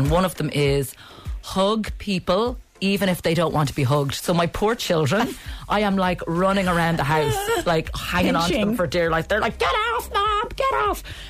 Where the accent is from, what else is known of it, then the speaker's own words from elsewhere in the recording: Carlow, Leinster, Ireland; I'm from Carlow, so it's great to kind of get back to my hometown and be there.